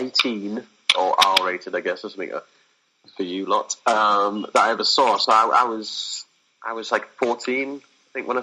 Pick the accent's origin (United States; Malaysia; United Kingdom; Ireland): United Kingdom; England; being an Englishman, it's usually, I would say, a Monty Python film